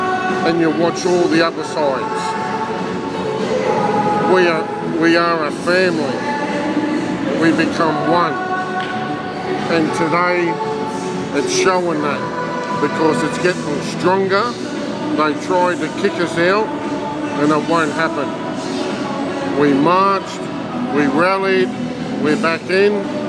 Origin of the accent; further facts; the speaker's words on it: Sydney, New South Wales, Australia; I grew up in Redfern when I was a boy.